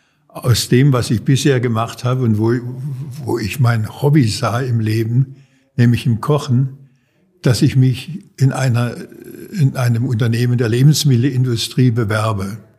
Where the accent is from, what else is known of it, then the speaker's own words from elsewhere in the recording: Heilbronn, Baden-Württemberg, Germany; Also ich komme aus dem Schwabenland, komme aus Heilbronn, bin geboren in der Nähe von Heilbronn, bin dann zur Schule, zum Abitur in Heilbronn gegangen